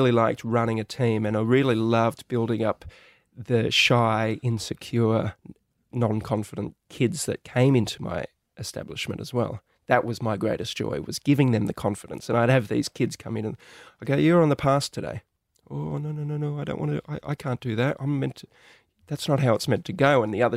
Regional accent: Australia; us growing up in Australia, we had Peter Russell Clark, we had Bernard King.

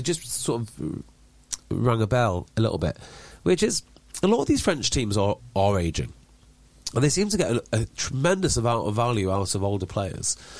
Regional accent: Llandudno, Wales, United Kingdom; Well, I want to do one in Llandudno, which is a brand new one, because that's my hometown and it's dead easy for me.

